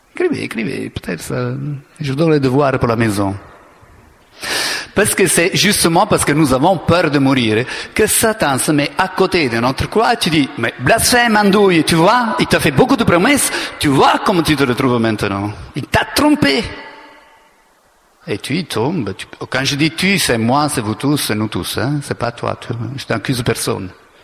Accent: Italy; French is a second language; Moi, je suis italien

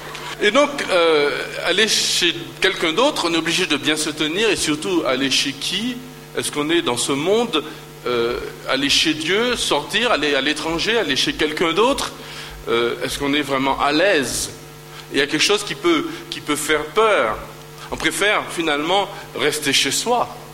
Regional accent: Martinique, France; On essaie, chez moi, en Martinique, il y avait des plantes partout et je m'amusais à jouer du karaté avec les plantes.

